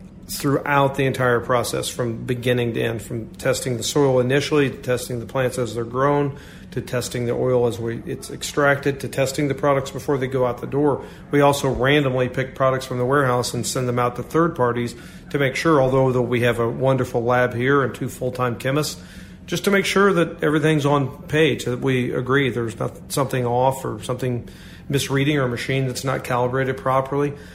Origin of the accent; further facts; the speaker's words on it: Kansas City, Missouri, United States; I'm born and raised in Kansas City. I love Kansas City.